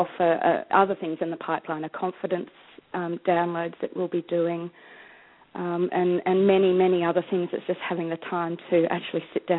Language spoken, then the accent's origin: English; Tasmania, Australia; I grew up in Tasmania, which is that little island off the end of Australia. I grew up hunting and a bit of eventing and a bit of everything, pony club, showing, all of that stuff.